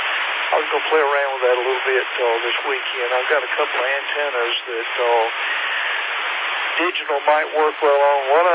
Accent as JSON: {"language": "English", "town": "Statesville", "region": "North Carolina", "country": "United States", "tie": "born or raised there", "said": "My wife's family lives in eastern North Carolina, and I grew up in Statesville"}